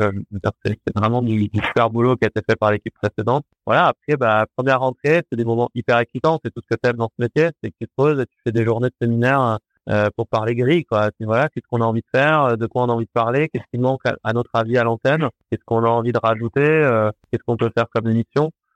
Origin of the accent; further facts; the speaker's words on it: Paris, Île-de-France, France; Moi, j'ai fait ma vie, je suis parisien, moi, d'origine. J'ai décidé de vivre ici pour ces raisons-là.